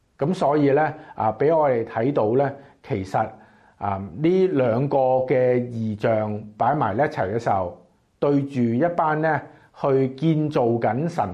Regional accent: China; now in Canada; 我哋中國人一啲嘅民間嘅偶像啊，咁樣嘅情況，後來你因為可能嚟咗加拿大啦。

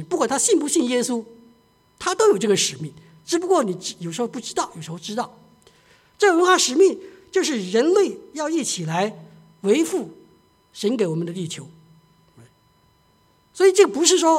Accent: China; 我们中国人很喜欢礼尚往来，其实也不错啊

